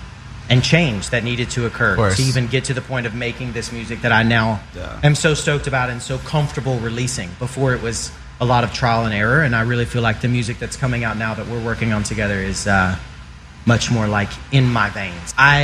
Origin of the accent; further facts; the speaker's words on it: Alabama, United States; moved away as an adult; Originally from Alabama.